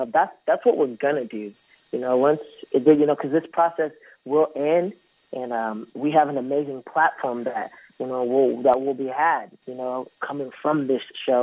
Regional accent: United States; growing up in America, you know, we're really blessed here.

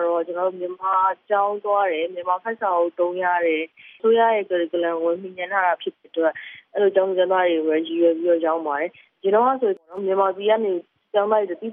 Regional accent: Yangon, Yangon Region, Myanmar; ကျွန်တော်ဆိုရန်ကုန်မှာပဲမွေးရန်ကုန်မှာပဲကြီး

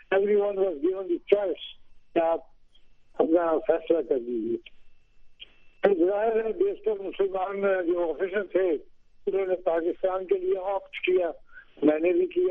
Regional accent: Amritsar, Punjab, India; born there; میں 1926 میں امرتسر میں پیدا ہوا. امرتسر جو اب مشرقی پنجاب, جو انڈیا کا پنجاب ہے, تو وہاں پیدا ہوا 1926 میں.

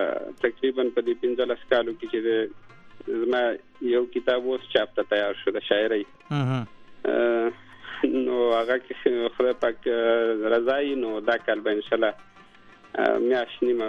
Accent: Jalalabad, Nangarhar, Afghanistan; زه خو د جلال آباد یم، د ننګرهار

